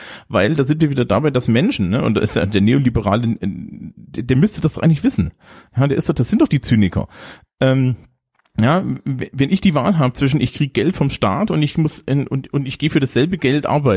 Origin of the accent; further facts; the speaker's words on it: East Germany, Germany; Weil, also, ich bin ja nur im Osten aufgewachsen, ne?